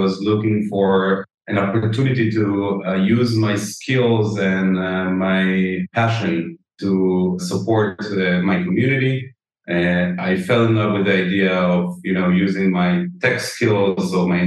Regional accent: Northern District, Israel; now in Jaffa, Israel; I grew up here in Israel, in the Galil, and I've been living in Jaffa for the last 8 years.

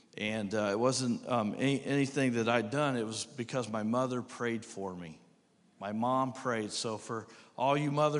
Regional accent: Indiana, United States; And so I'm from Indiana.

